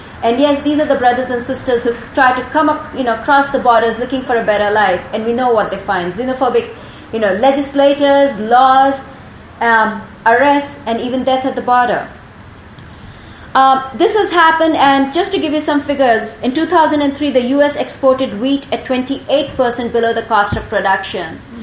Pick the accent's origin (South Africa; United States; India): India; when I was growing up in India, did not have a public distribution system.